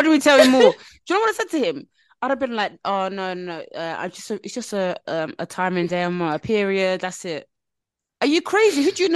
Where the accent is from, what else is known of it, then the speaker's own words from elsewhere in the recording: Nigeria; As a Nigerian, I don't know. As a Nigerian, I really don't know.